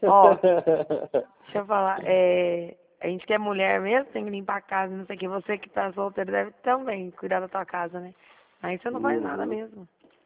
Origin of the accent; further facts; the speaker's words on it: Dracena, São Paulo, Brazil; Eu nasci e fui criada em Dracena.